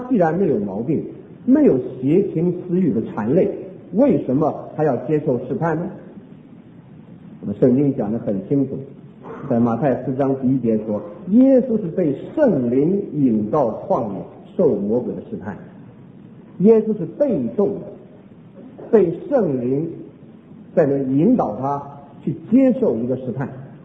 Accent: China; 我们中国人常常说民以食为天啊

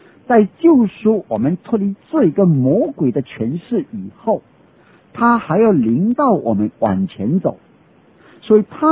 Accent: China; 我们中国人称兄弟为手足之情，很密切的彼此帮助的

